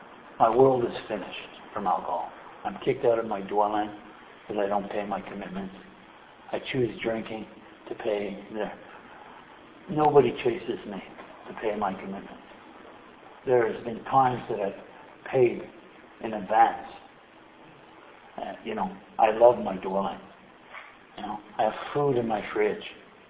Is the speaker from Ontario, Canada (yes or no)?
no; Quebec, Canada; And I left. I'm from the West Island. I'm downtown.